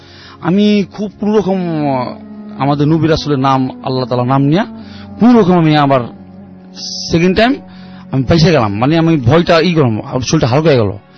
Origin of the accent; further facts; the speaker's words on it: Mirpur, Dhaka Division, Bangladesh; আমি মিরপুর সরাপাড়া থেকে এসেছি।